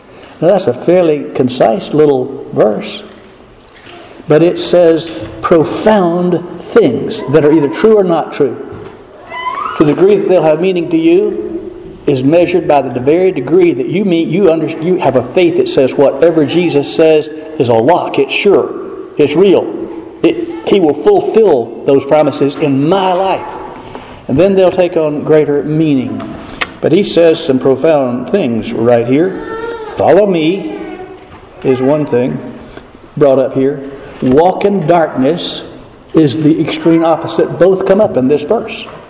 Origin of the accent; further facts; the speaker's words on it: the South, United States; I'm still from the South. I still pick up some of that stuff and carry it along with me.